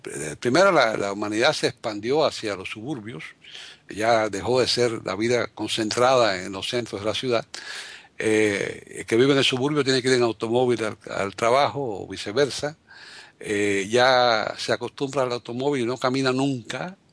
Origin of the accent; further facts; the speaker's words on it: Havana, Cuba; yo, por ejemplo, me crié en La Habana, yo nací en el año 42, soy un poco más viejo que tú, bastante más viejo que tú.